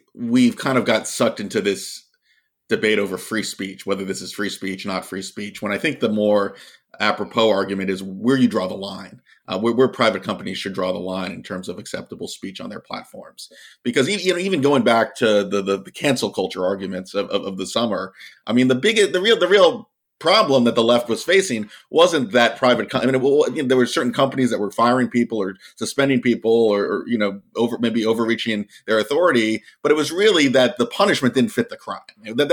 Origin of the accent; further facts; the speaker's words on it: Virginia, United States; what we saw here in my home state of Virginia